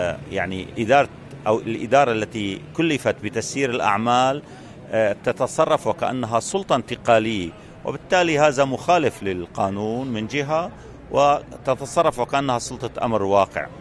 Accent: Syria; هلأ أول شيء الحقيقة هي الوقفة لحتى يكون لنا دور كسوريين،

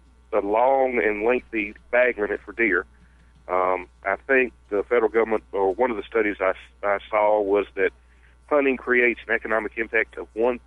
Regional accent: Selma, Alabama, United States; I'm a child of the Black Belt. I grew up in Selma, Dallas County.

